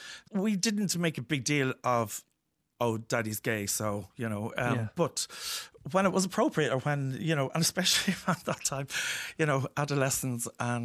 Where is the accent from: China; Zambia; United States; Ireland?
Ireland; Dublin, Leinster; I was born in Ballyfermot in 1963. I went to primary school in Ballyfermot to Christian Brothers.